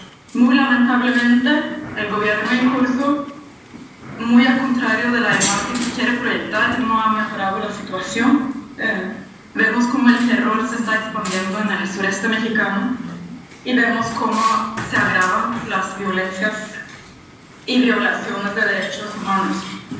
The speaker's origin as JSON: {"language": "Spanish", "country": "Norway", "said": "soy de Noruega"}